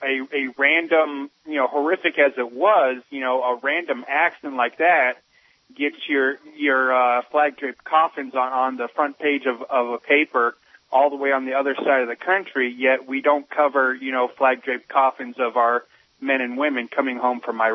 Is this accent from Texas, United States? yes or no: no; San Diego, California, United States; I wanted to talk about a photograph that ended up on my hometown paper, the right-wing Tribune that we have over here in San Diego.